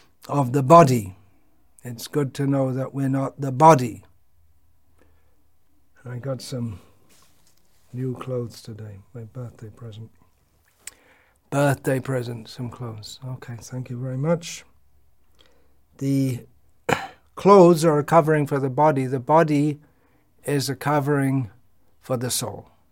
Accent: England, United Kingdom; when I was growing up, when this body was growing up in England, 65 was the retirement age.

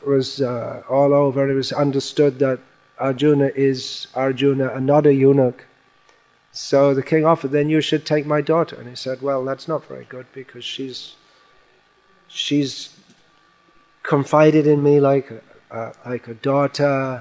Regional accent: United Kingdom; and also I'm British

